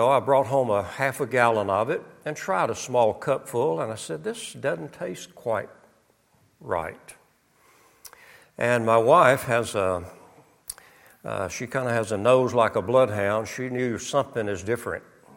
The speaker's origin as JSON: {"language": "English", "region": "Arkansas", "country": "United States", "tie": "born or raised there", "said": "We had Ouachita Valley, where I grew up in Ouachita County, Arkansas."}